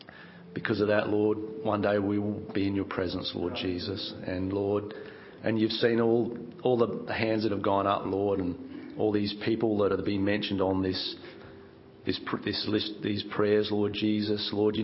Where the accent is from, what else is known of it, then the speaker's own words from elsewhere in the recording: Australia; accent: Australian; I'm not much of a speaker, but yeah, obviously Aussie by my accent.